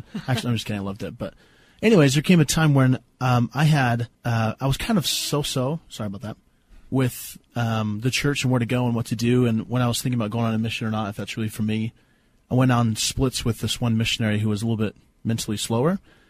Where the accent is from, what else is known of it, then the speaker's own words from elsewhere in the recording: Idaho, United States; Like, I grew up in Idaho, and I've never been a person who was ever did anything like major drugs or gangs or.